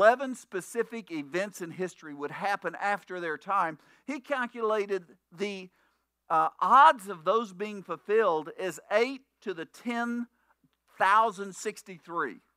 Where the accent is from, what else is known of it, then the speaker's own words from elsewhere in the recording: Bowlegs, Oklahoma, United States; Okay, I grew up in Bowlegs